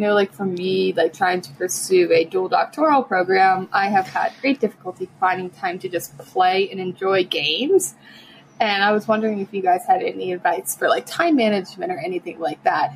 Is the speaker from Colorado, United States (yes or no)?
yes; Colorado, United States; Hi, Pat and Ian. … from Colorado, and I've been listening to the podcast for probably 8 years now